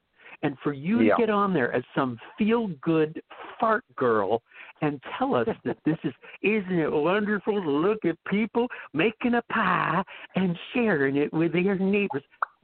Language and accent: English; Connecticut, United States; And by the way, boys and girls from the Nutmeg State, I'm from Connecticut too. My folks are Connecticut.